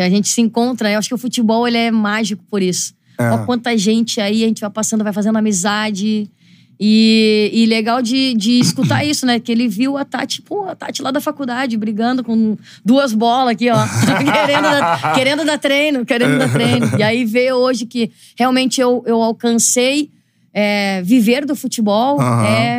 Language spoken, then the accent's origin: Portuguese; Porto Alegre, Rio Grande do Sul, Brazil; Eu sou de Porto Alegre, sou gaúcha.